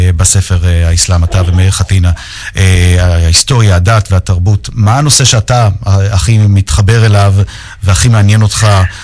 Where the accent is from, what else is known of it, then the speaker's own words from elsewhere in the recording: Haifa, Haifa District, Israel; אני תושב יליד חיפה